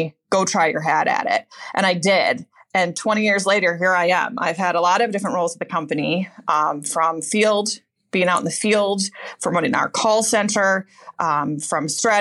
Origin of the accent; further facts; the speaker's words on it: Jackson, Michigan, United States; My hometown of Jackson, Michigan. And that's where our headquarters remains.